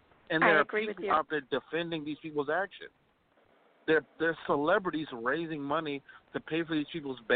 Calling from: Minneapolis, Minnesota, United States; I just wanted to say I'm from Minneapolis. I grew up right there on Lake Street where a lot of the protests have been happening.

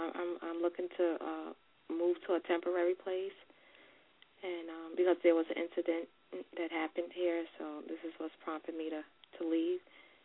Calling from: New York, United States; I'm calling from New York.

